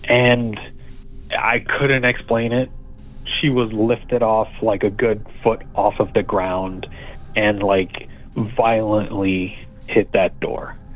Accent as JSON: {"language": "English", "town": "Queens", "region": "New York", "country": "United States", "tie": "born or raised there", "lives_now": "Pittsburgh, United States", "said": "but my story takes place in Queens, New York, in the late 90s and early 2000s. So I grew up in a haunted house there."}